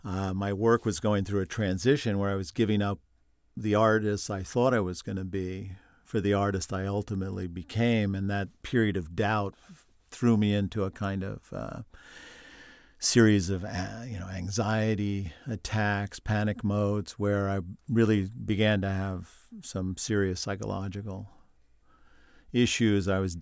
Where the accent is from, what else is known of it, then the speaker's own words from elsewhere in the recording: New York, United States; I grew up on Long Island.